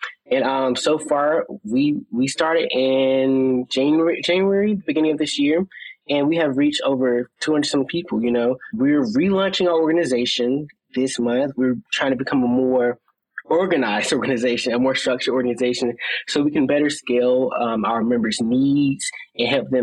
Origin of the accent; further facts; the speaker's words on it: Warner Robins, Georgia, United States; I'm from Warner Robins, Georgia. I just turned 18 June 19th, on Juneteenth, actually.